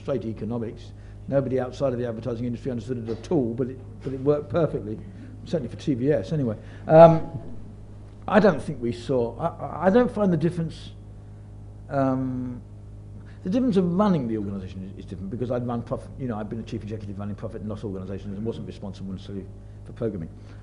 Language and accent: English; London, United Kingdom; I was born in West London, went to school in Hayes, and because of that, I bring something about that community, that area, that organisation.